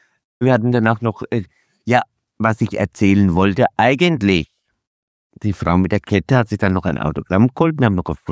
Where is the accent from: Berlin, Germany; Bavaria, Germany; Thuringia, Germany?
Bavaria, Germany; als Unterfranke ist man sowieso immer so